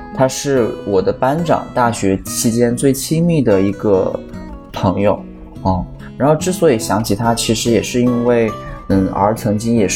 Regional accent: Guangdong, China; 比方说可能我是广东人啊

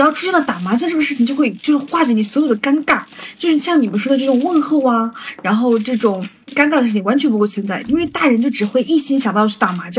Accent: Hubei, China; now in Guangdong, China; 就是因为我在广东工作，然后我是湖北人

